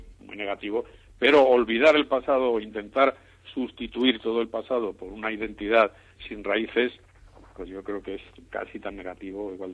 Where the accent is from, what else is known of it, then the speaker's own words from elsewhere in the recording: Madrid, Community of Madrid, Spain; Yo recuerdo de pequeño en Madrid que todavía existía, es decir, en las ferias que había en mi barrio, yo soy del barrio de Tetuán